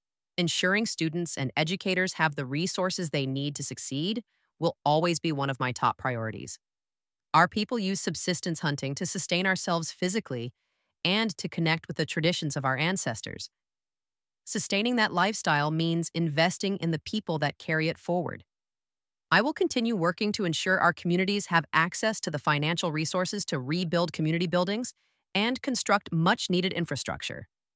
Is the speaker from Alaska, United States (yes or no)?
yes; Utqiagvik, Alaska, United States; I am from Utqiagvik.